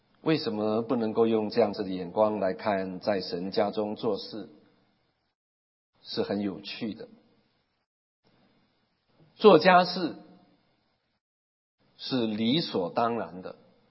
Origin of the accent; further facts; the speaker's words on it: Taitung, Taitung County, Taiwan; 我从小在台东长大的时候看到农夫戴在双臂上的白色的一个